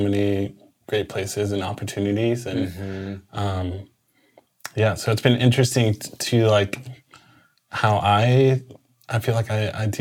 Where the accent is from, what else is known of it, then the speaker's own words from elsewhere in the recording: Bay Area, California, United States; I'm born and raised in California, pretty much from the Bay Area. I was born to Salvadorian parents who migrated here in the 80s.